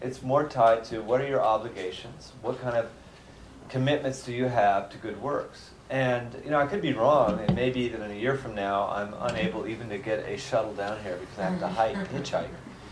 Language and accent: English; United States; most of you are Americans, I am an American